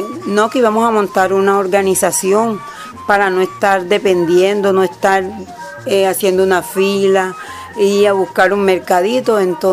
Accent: Pajonalito, Sucre, Colombia; soy desplazada de Pajonalito, un corregimiento de acá de San Onofre. Cuando llegué al municipio de San Onofre, no nos recibieron como tan bien.

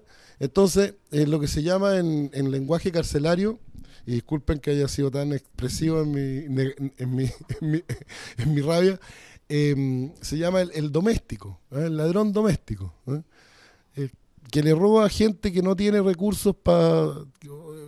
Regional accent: Chile; Vivimos en América Latina, vivimos, además nosotros somos los chilenos, vivimos en muy al sur junto con los argentinos

